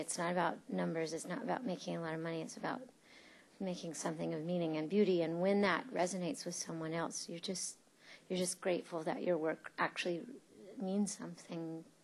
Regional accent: North Carolina, United States; I'm from North Carolina, and North Carolina was a very, very particular place in time when I was growing up.

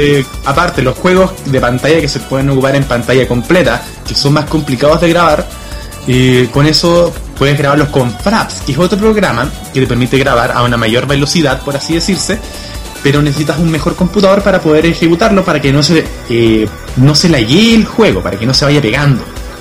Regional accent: Temuco, Araucanía, Chile; tanto en mi ciudad natal, Temuco, como en Santiago.

